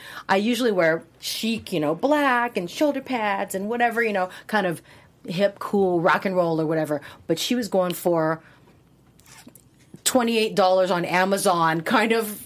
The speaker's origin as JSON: {"language": "English", "region": "Hawaii", "country": "United States", "said": "I sort of put on this sort of Asian accent, but I'm from Hawaii."}